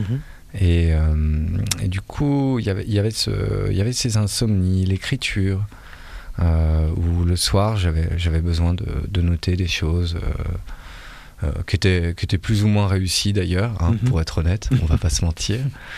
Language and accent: French; Bouxières-aux-Dames, Grand Est, France; also born or lived in Val-d'Oise; À la base, je viens de la périphérie de Nancy.